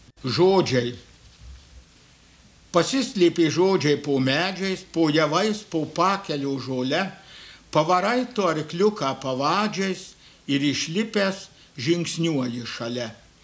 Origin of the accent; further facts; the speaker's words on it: Marijampolė County, Lithuania; Ir mes maži vaikai dar užkopę tarp Ajavonių ir Vištyčių į aukščiausią kalną Piliakalnį